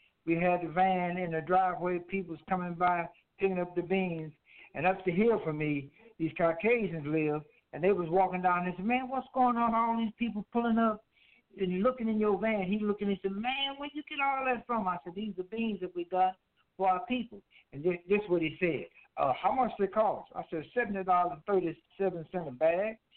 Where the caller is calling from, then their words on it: Kansas City, Kansas, United States; calling from Kansas City, Kansas.